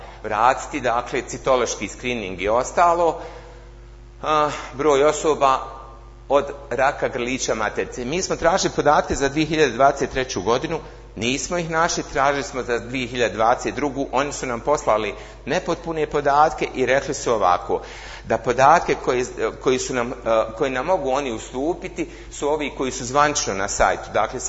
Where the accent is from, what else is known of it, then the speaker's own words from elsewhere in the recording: Bosnia & Herzegovina; kažete dolazim iz Bosne i Hercegovine